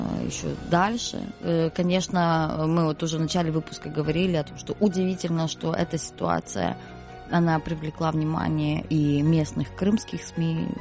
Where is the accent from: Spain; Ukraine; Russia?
Ukraine; Zaporizhzhia, Zaporizhzhia Oblast; Я человек из Запорожья.